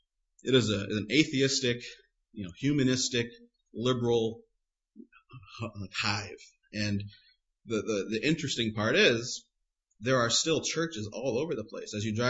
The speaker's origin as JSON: {"language": "English", "region": "Connecticut", "country": "United States", "tie": "born or raised there", "said": "Actually, I was born and raised in New England. I was born in Connecticut, and I lived up in Connecticut up and through ninth grade"}